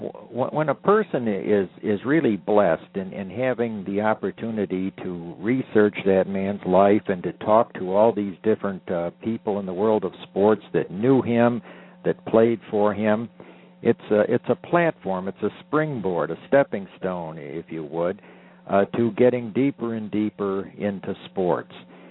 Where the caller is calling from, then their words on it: Tampa Bay, Florida, United States; I'm calling from the Tampa Bay area of Florida.